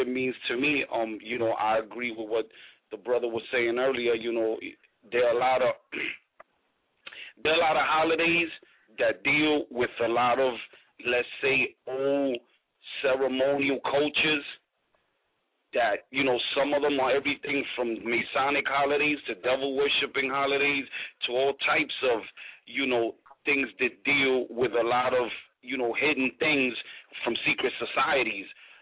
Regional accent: New York, United States; we grew up in the South Bronx over there in 167 and Sheridan Avenue.

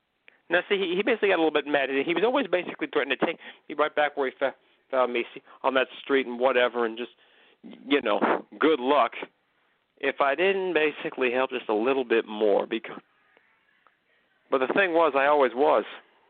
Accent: McKinleyville, California, United States; I was living this long, basically, unexamined life in my hometown of McKinleyville, California.

